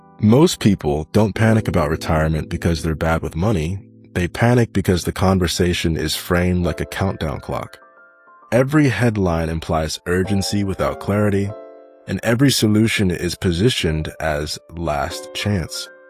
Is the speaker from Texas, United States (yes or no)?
no; Atlanta, Georgia, United States; I grew up in Atlanta in a family where money was always present, just never organized.